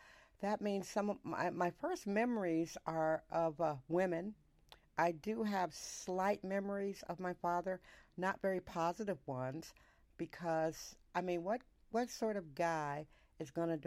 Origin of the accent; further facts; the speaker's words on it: Milwaukee, Wisconsin, United States; born there; Now, I was born in Milwaukee, Wisconsin. That's the Midwest.